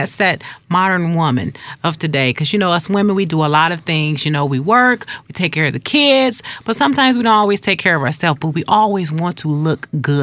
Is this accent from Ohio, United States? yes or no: no; Detroit, Michigan, United States; One, I'm a true Detroiter. I grew up, born and raised here. And I grew up near Grand River. And Grand River used to be the place to shop.